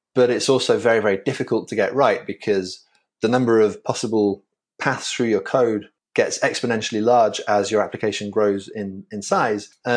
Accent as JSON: {"language": "English", "town": "York", "region": "Yorkshire and the Humber", "country": "United Kingdom", "said": "I hail originally from Old York in the UK."}